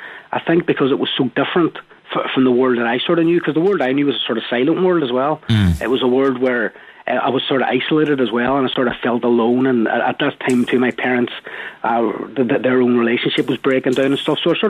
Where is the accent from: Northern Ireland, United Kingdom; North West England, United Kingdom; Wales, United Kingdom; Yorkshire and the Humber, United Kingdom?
Northern Ireland, United Kingdom; born or raised there